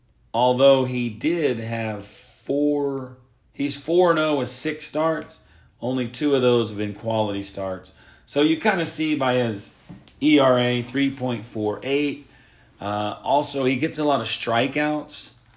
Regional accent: Oklahoma, United States; I am from Oklahoma, so I love Baker Mayfield.

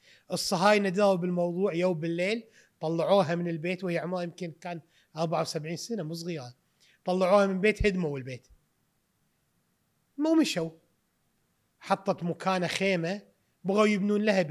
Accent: Kuwait; قلت له انا من الكويت

